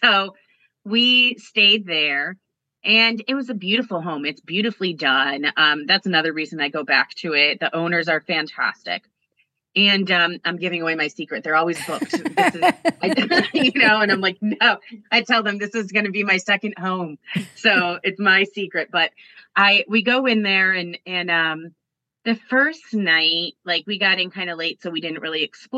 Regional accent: Connecticut, United States

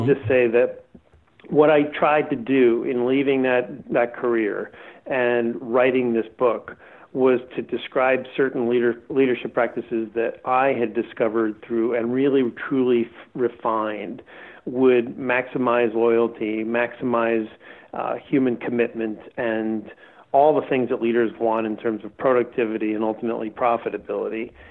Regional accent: New York, United States; I grew up, as I mentioned, I grew up on Long Island.

